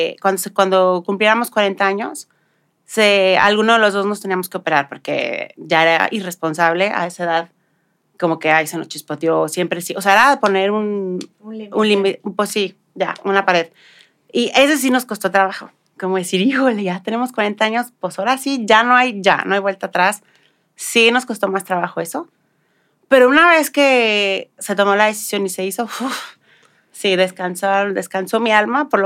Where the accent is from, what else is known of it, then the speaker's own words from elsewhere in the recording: Guadalajara, Jalisco, Mexico; Yo vengo de una familia grande y pues nací, crecí en Guadalajara.